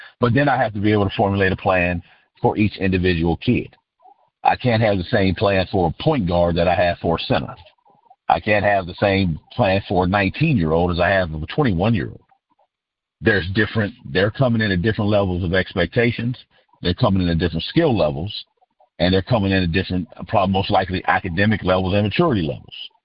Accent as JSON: {"language": "English", "region": "West Virginia", "country": "United States", "tie": "born or raised there", "said": "Well, I grew up in West Virginia."}